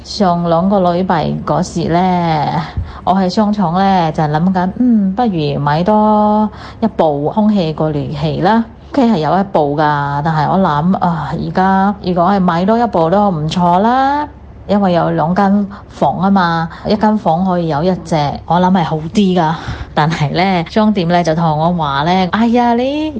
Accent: Singapore; 各位哥哥姐姐你们好，我是新加坡的

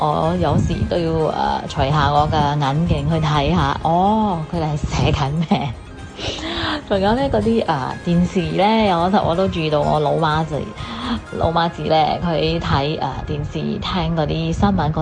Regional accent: Singapore; 我们新加坡这里呢

